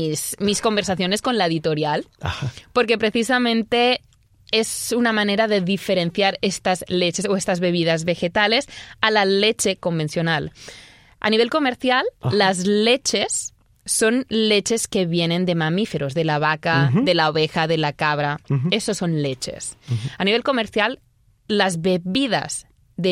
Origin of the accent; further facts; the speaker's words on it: Catalonia, Spain; first language Catalan; Spanish is a second language; en catalán, mi lengua materna de Cataluña, el sonido ch, ¿no? De ch se escribe con X.